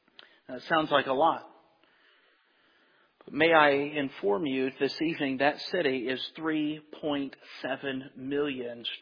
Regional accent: Michigan, United States; I come from Michigan, as pastors already mentioned.

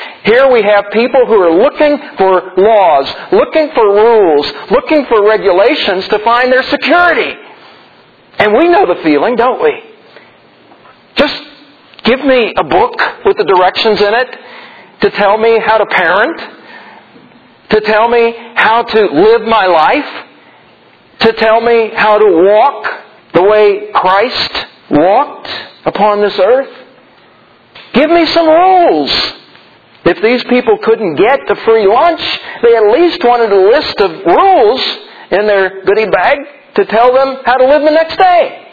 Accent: Missouri, United States; I'm from Missouri. I was born there.

